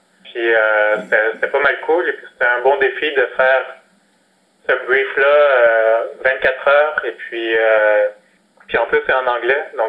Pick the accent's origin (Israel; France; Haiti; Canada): Canada; Saint-Léonard, Quebec; je suis aussi canadien, en fait, je viens de Saint-Léonard.